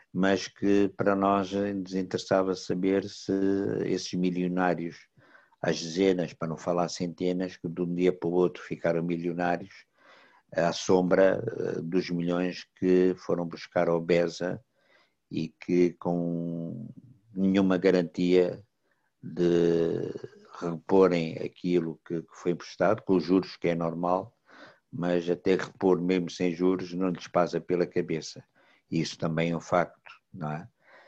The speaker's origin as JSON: {"language": "Portuguese", "country": "Angola", "said": "E aqui o que nos interessa enquanto angolanos"}